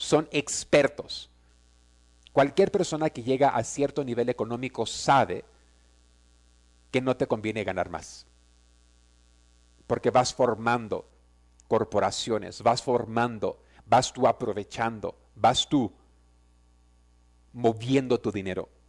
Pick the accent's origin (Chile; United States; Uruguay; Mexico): United States; California; yo no quiero señalar a ninguna ciudad, pero yo soy californiano.